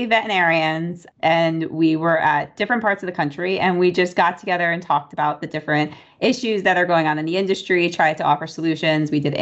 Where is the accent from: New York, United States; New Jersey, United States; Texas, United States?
New Jersey, United States; now in Florida, United States; I'm from Jersey, Woo! As we already established. Woo! But I went to Ross University. So I graduated in 2011. I went back to New Jersey for a few years, made a little bit of a trip out to Colorado, and eventually landed in Florida